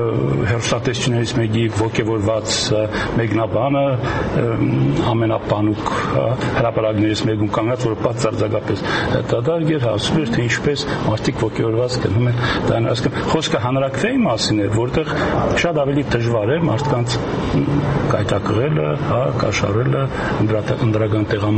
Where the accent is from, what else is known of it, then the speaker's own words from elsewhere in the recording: Gyumri, Shirak, Armenia; ես որպես գյումրեցի գիտեմ